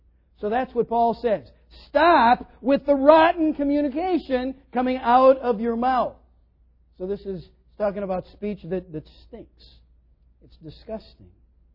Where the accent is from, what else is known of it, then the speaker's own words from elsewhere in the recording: Minnesota, United States; You know, I grew up in Minnesota. Tomatoes grow big in Minnesota.